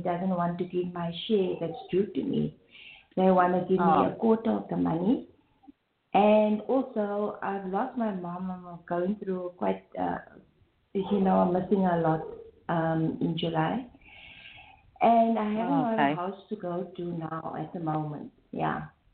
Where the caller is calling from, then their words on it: South Africa; I'm calling from South Africa.